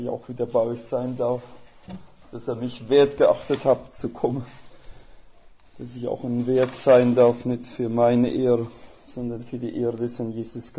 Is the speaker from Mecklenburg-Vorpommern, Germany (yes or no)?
no; Rhineland-Palatinate, Germany; accent: Palatine German; Es ist halt so schön im Pfälzischer kann ich meiner Frau sagen, ich habe dich ein bisschen schon lieb.